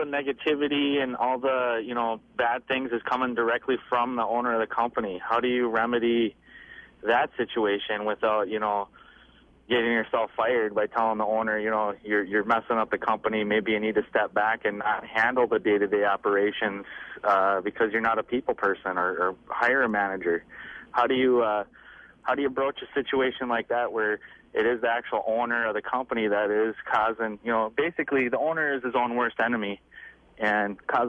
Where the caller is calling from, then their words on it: Maplewood, United States; I'm calling from Maplewood.